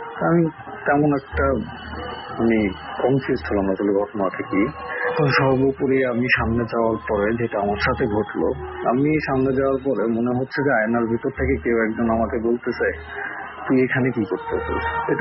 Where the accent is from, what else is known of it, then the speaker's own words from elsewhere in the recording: Bangladesh; মই বলা হয় আমাদের বাংলাদেশে আঞ্চলিক ভাষায়